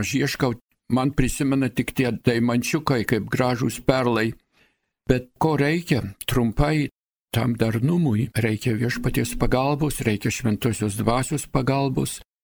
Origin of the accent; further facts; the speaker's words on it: Samogitia, Lithuania; Aš esu žemaitis, mano žmona buvo suvalkietis.